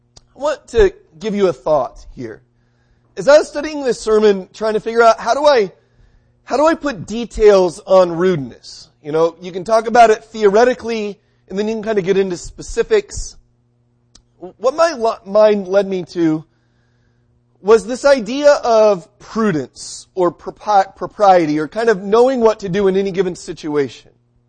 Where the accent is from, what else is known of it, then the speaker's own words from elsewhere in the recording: United States; Of course, you know, I'm an American, so I can do what I want.